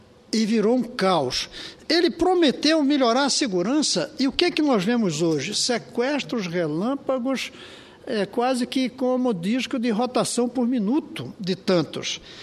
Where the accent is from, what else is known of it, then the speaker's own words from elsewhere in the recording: Brazil; Eu sou brasileiro, eu fui do PT, eu sei o que o PT significa